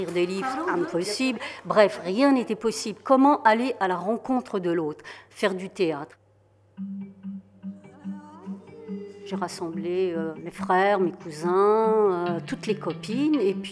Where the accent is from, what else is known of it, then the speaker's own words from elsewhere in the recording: France; qui raconte mon enfance en France pendant la guerre d'Algérie